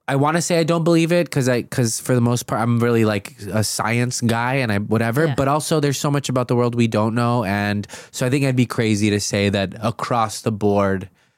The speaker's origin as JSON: {"language": "English", "town": "Los Angeles", "region": "California", "country": "United States", "tie": "born or raised there", "said": "You know, I grew up near Echo Park, and so like seeing Echo Park in the movie is like really cool."}